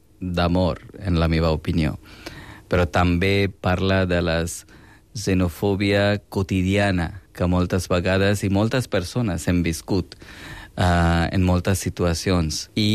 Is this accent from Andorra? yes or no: no; India; now in Barcelona, Spain; Jo, com soc de la Índia, doncs jo crec que per això podria fer l'esforç de comprendre una mica més.